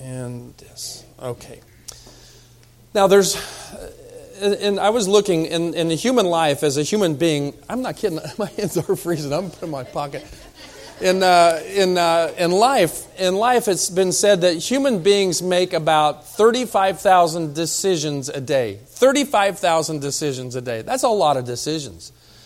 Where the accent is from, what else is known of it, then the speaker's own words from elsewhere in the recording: Kansas, United States; but we grew up in Kansas. You'd think I'd, you know, kind of be used to it, but nope, like that warm weather.